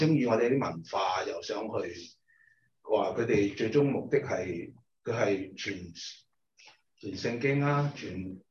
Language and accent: Cantonese; China; 我哋中國人嘅主要個道德觀念，好敗壞。